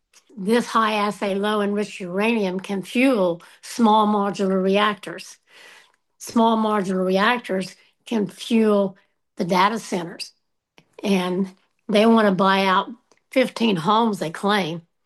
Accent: Appalachia, United States; We're Appalachian people, and we work, and we take care of our own.

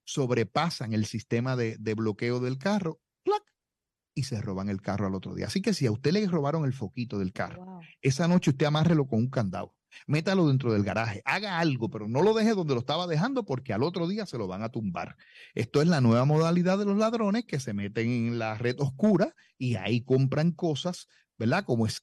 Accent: Puerto Rico; somos puertorriqueños

